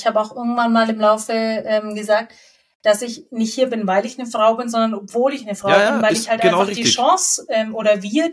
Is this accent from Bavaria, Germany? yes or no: yes; Munich, Bavaria, Germany; weil eine der ersten Fragen war dann immer, hey, woher kommst du? München, Deutschland.